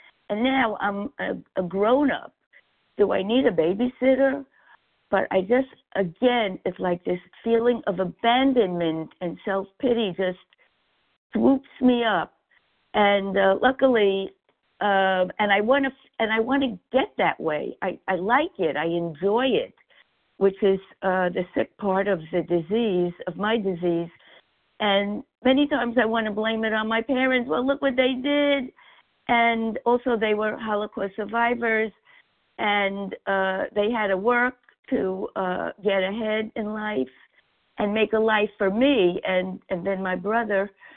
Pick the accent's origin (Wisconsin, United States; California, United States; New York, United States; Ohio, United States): New York, United States; now in Florida, United States; I'm calling from Florida, but I am from New York on the list.